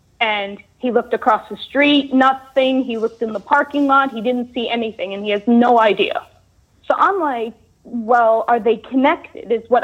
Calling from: New York City, New York, United States; I'm from New York City.

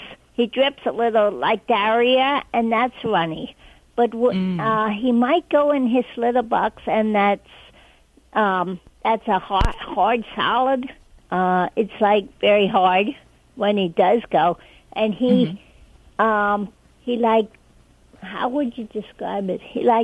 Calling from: West Reading, Pennsylvania, United States; West Reading, PA.

